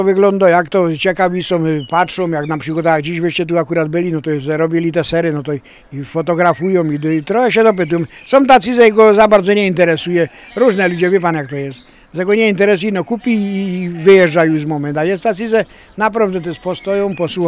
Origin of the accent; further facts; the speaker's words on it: Rzepiska, Lesser Poland, Poland; pochodzę ze Rzepisk.